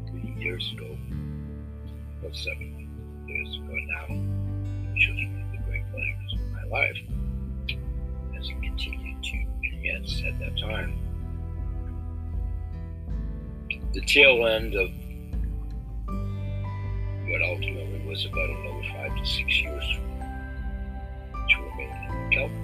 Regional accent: Maine, United States; how we're both coincidentally from Maine

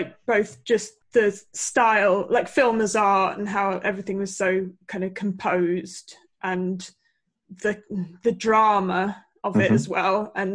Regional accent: Bristol, South West England, United Kingdom; Well, I mean, I'm from Bristol, so we do have cinemas.

